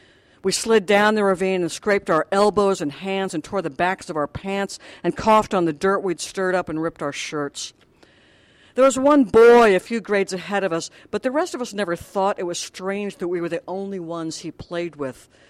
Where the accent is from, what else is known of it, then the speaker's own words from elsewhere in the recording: United States; And also because I'm an American.